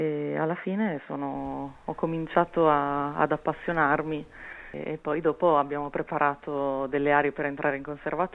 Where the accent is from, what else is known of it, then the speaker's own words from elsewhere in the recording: Emilia-Romagna, Italy; born there; sono nata in Emilia Romagna, quindi ci sono molti, in Romagna in particolare, con molto turismo, quindi ero abituata a stare con le persone